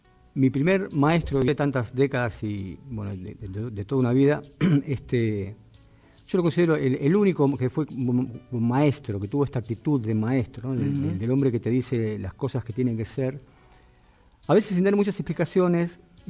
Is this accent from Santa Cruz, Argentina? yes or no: no; Necochea, Buenos Aires Province, Argentina; Yo hice mi infancia la pasé en Necochea, en realidad viví en Necochea.